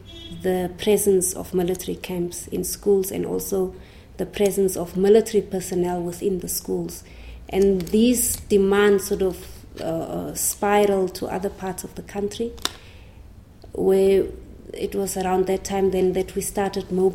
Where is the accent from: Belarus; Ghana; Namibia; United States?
Namibia; also born or lived in Windhoek; I was born in Windhoek. I'm the second child of three, but I grew up in the southern parts of Namibia. My parents are from the southern parts.